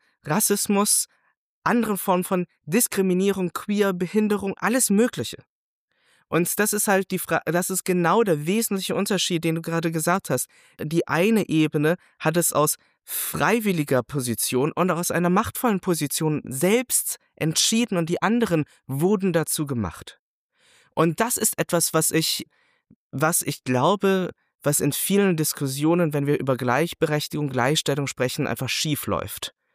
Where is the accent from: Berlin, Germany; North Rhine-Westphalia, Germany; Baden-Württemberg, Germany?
North Rhine-Westphalia, Germany; Langerwehe; Ich schreibe meistens Düren, weil ich da zur Schule gegangen bin. Aber ich bin eigentlich in Langerwehe aufgewachsen. Es ist also 10 Kilometer, 12 Kilometer vor Düren.